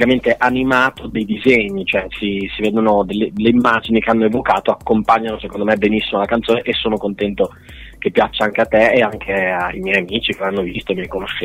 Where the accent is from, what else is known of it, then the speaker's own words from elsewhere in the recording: Piacenza, Emilia-Romagna, Italy; parliamo della zona non su Piacentina, ma prevalentemente Piacentina, perché sono di Piacenza